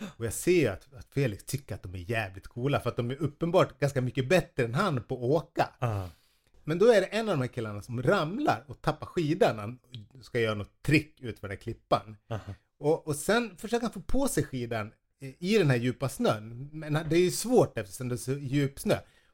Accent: Falun, Dalarna County, Sweden; moved away as an adult; now in Stockholm, Sweden; Jag var 22 när jag flyttade från Falun och jag har ju bott här i Stockholm i 27 år.

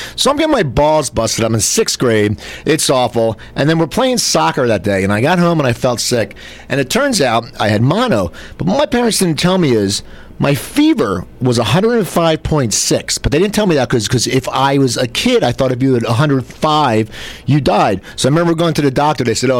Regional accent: New Jersey, United States; So I grew up in New Jersey, and I grew up in a nice town, and which was 85% Jewish.

